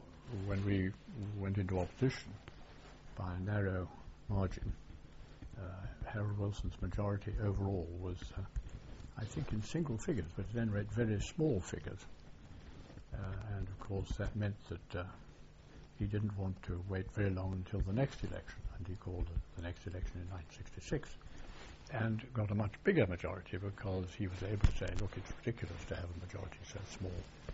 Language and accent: English; Hong Kong; born there; I was born in Hong Kong. I suppose that makes me a southerner in a sense, but not in a British sense, although my family came from the south, most of them. But I did have a Rochdale grandmother